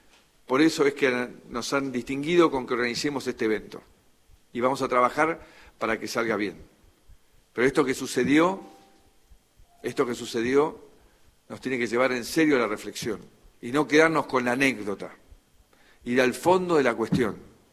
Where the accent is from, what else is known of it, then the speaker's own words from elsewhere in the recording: Argentina; forma que tenemos los argentinos de vincularnos